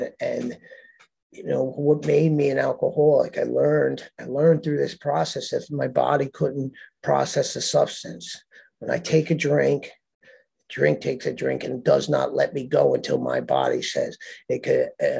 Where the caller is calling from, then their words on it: Southampton, New York, United States; I'm an alcoholic. I'm calling today from Southampton, New York. I live in Puerto Rico, but I have a house here.